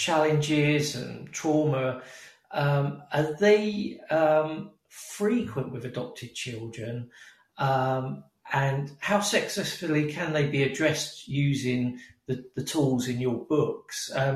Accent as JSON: {"language": "English", "country": "United Kingdom", "said": "some people think perhaps this is because I'm British, because we tend to cover up"}